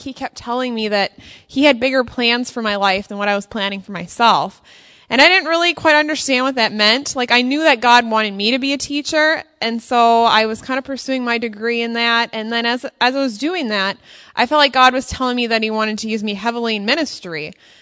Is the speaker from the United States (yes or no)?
yes; Hibbing, Minnesota, United States; Because I'm from Hibbing, Minnesota. I don't know how many of you know where that is, but it's a little further up north, and that's where I grew up.